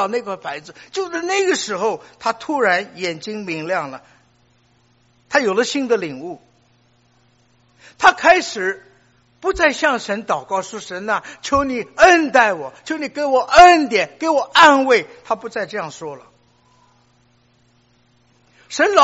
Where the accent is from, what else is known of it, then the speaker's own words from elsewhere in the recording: Shanghai, China; 我们从上海来的人都以刘翔为荣啊